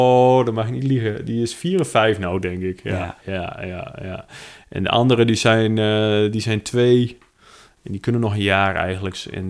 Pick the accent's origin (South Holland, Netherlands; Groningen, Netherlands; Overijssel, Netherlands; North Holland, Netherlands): Groningen, Netherlands; we komen uit Groningen